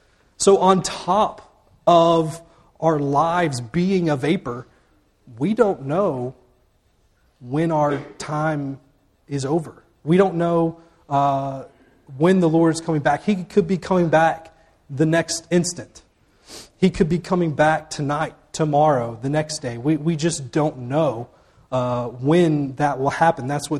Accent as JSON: {"language": "English", "town": "Auburn", "region": "Alabama", "country": "United States", "tie": "born or raised there", "said": "I remember I grew up in Auburn, so I was around the college kids all the time"}